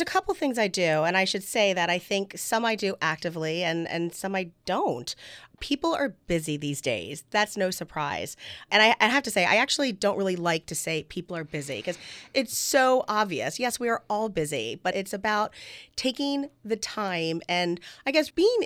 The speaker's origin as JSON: {"language": "English", "region": "Maryland", "country": "United States", "tie": "born or raised there", "said": "I grew up here in Howard County. I left for college, and then I left several years after that. And then I guess I've been back for almost 20 years now."}